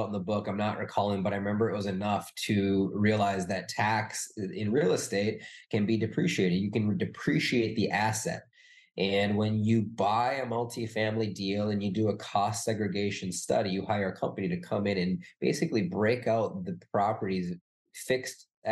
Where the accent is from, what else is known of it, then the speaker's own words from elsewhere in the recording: Minnesota, United States; But growing up in Minnesota, like I was, my parents are as middle class as they could get.